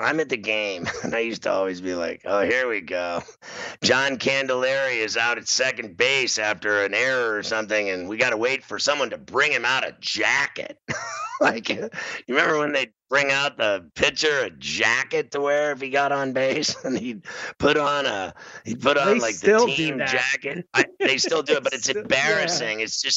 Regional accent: Pittsburgh, Pennsylvania, United States; My experience is growing up in Pittsburgh as a kid, I'm a lot older than you by, like, you know, I think 15 years older than you or something like that.

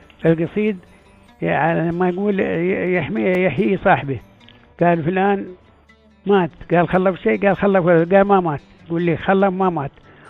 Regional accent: United Arab Emirates; بلادنا الإمارات

